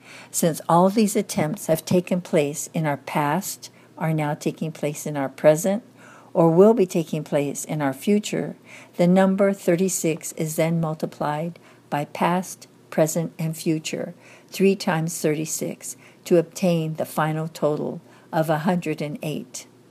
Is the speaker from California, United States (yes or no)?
no; Arizona, United States; I'm recording this from Mesa, Arizona, while spending the holidays with both … Arizona is where I grew up